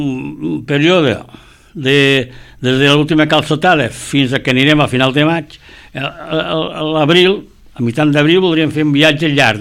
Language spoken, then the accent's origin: Catalan; Tarragona, Catalonia, Spain; som de Tarragona